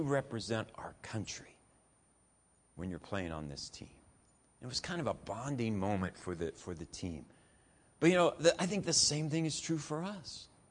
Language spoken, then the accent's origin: English; Columbus, Ohio, United States; when I grew up in Columbus, Ohio, and when I was in the youth group in Columbus